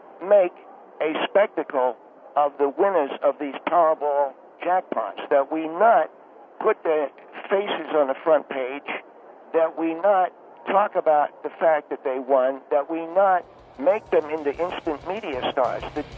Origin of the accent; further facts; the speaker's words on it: Brooklyn, New York, United States; yes, I'm from Brooklyn, New York.